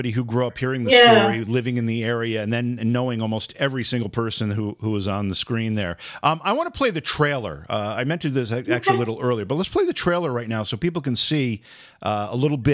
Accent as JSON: {"language": "English", "town": "Oneonta", "region": "New York", "country": "United States", "tie": "born or raised there", "said": "growing up in Oneonta, that's one of those buildings that you drive by, be in the back seat of my parents' car, look in and say, wow, I'd love to live in that someday."}